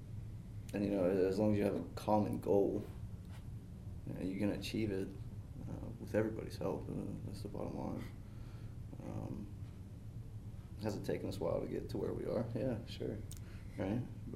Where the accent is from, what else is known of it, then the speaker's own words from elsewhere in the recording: East Coast, United States; I mean, we're from the East Coast.